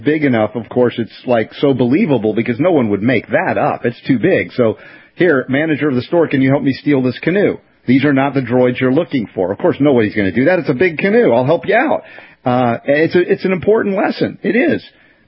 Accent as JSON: {"language": "English", "country": "United States", "said": "and again, I count myself as an American, but man, hopefully not as stupid as I once was"}